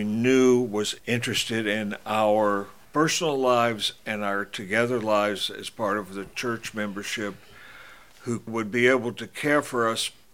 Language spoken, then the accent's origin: English; the South, United States; To me, being a Southerner, and I'm 70 years old and grew up in the South, and so I saw the opposite.